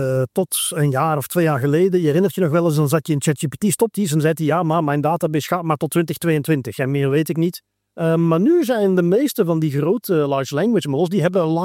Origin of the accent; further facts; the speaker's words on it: Netherlands; Ten eerste wat me opviel, als Nederlander oorspronkelijk, we zijn toch vaak al iets meer bezig met Engelse termen